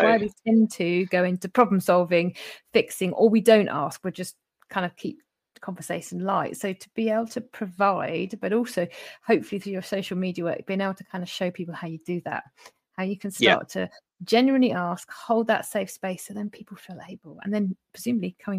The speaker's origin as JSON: {"language": "English", "country": "United Kingdom", "said": "As British people, we are notoriously kind of rubbish at the old checking"}